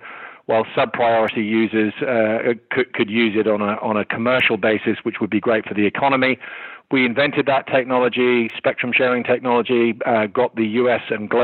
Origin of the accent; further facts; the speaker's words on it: Ireland; now in United States; I am Irish. I'm one of the few Irish members of the Rivada team.